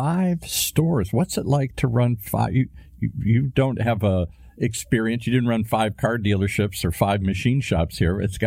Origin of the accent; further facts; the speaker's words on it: Ireland; I'm an Irishman.